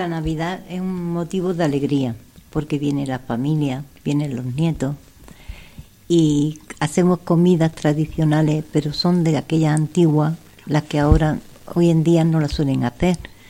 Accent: Jerez de la Frontera, Andalusia, Spain; Porque yo soy de una tierra que es de la zambomba, soy de Jerez de la Frontera.

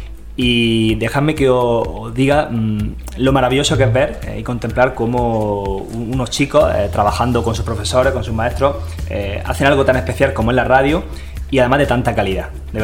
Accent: El Ejido, Andalusia, Spain; yo nací en El Ejido. Yo soy criado y nacido en El Ejido, como se suele decir, y he vivido un tiempo en la Loma de la Mezquita y después toda mi vida ha sido en Ejido Norte. O sea, soy ejidense 100%.

